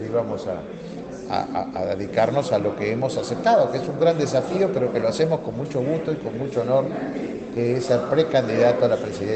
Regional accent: Uruguay; En ese sentido, como uruguayos y como integrantes de un gobierno, estamos siempre prontos

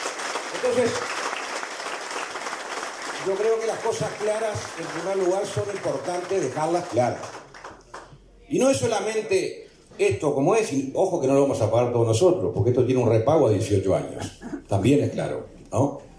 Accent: Uruguay; como uruguayos y como gobernantes

